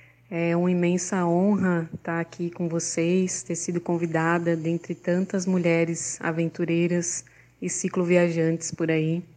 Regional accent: São Paulo, Brazil; eu sou de São Paulo, nasci em São Paulo, mas a minha família, meu pai veio do Paraná e minha mãe veio da Bahia.

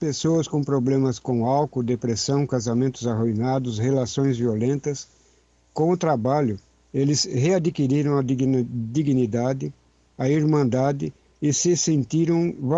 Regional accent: Itapuí, São Paulo, Brazil; born there; now in Ubatuba, Brazil; Nasci aí na região, em Itapuí, entre Jaú e Bauru. Moro em Ubatuba há 40 anos

